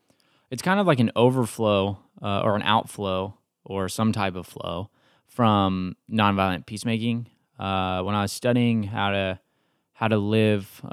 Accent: Texas, United States; now in Atlanta, United States; we're enjoying Atlanta. She's from California. I'm from Texas. So, I mean, I'm a Cowboys fan

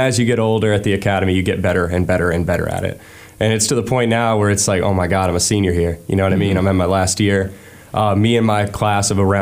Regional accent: Columbus, Georgia, United States; So I'm from Columbus, Georgia, which is right next to Fort Benning.

